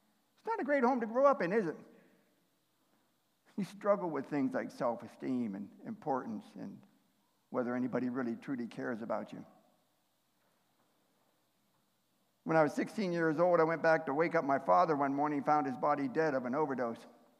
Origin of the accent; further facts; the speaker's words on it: Ohio, United States; now in Washington, United States; I grew up in Ohio. Oh, now I just lost half my crowd. Okay, let me give you some background. I live in the Pacific Northwest. The state of Washington is where I live now.